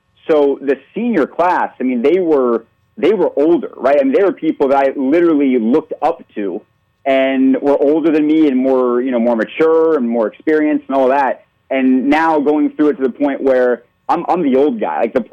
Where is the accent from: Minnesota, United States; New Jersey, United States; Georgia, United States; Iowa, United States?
Georgia, United States; Marietta; seeing what she's done coming out of my hometown, by the way, of Marietta, Georgia, and my rival high school, Pope High School